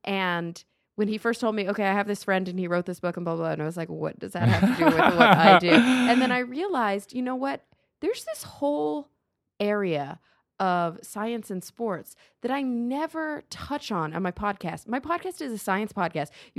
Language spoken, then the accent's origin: English; Dallas, Texas, United States; Because we grew up in Dallas.